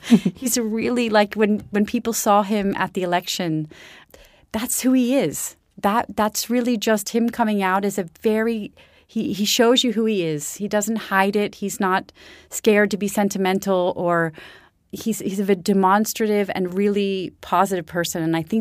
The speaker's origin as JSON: {"language": "English", "country": "United States", "lives_now": "Switzerland", "said": "I'm less American than I used to be."}